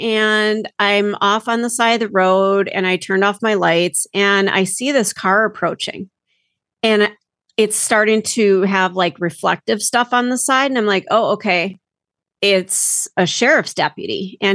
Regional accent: Minneapolis, Minnesota, United States; I grew up in Minneapolis, so to me, this was like a daily occurrence.

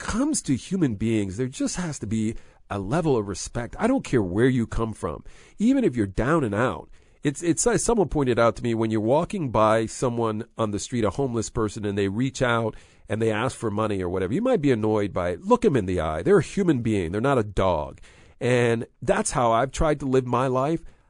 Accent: United States; I'm a man of the people, and I'm as American as anybody else.

